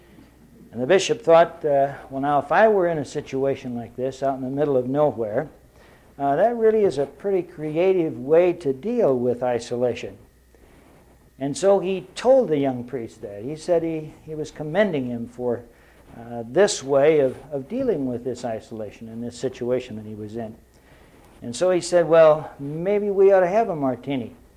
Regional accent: Midwest, United States; I told you about my hometown, what it was like to grow up with all the freedom that was there in a small town in mid-America

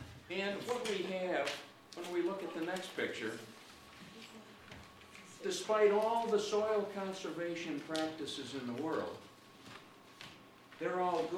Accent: Chicago, Illinois, United States; I share that because I'm from Chicago

